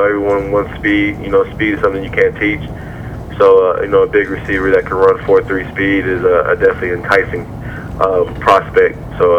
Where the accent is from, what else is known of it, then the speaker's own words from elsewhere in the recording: Cherry Point, North Carolina, United States; born there; Well, I was born in Cherry Point, North Carolina.